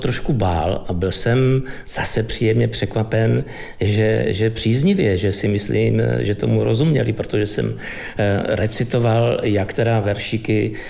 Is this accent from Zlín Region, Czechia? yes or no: no; Nymburk, Central Bohemian Region, Czechia; já pocházím z Nymburka, z malého města blízko Prahy, které má zase družbu s polským městečkem jménem Žarov.